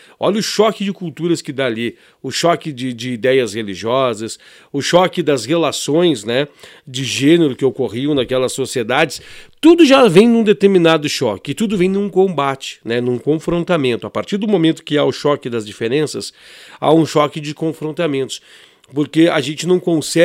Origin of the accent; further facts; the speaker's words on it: Caxias do Sul, Rio Grande do Sul, Brazil; Eu sou aqui de Caxias do Sul